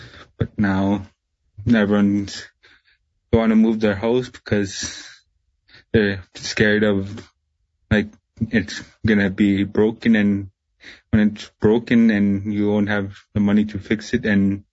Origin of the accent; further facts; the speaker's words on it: Tuktoyaktuk, Northwest Territories, Canada; I grew up in Tuktoyaktuk. I love that community.